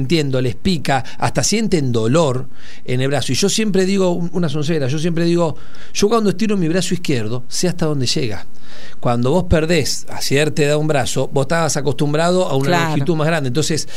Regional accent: Buenos Aires, Argentina; Yo soy de provincia de Buenos Aires, estábamos mucho jugando a la pelota, a la bicicleta y todo en la calle.

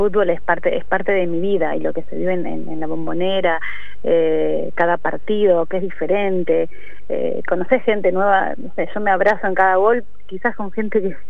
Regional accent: La Matanza, Buenos Aires Province, Argentina; en este caso de La Matanza, donde yo nací, donde yo me crié

